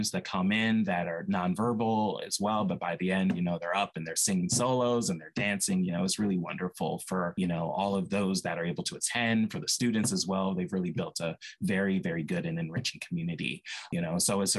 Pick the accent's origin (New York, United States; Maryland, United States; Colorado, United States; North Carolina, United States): Maryland, United States; So I grew up here in Howard County.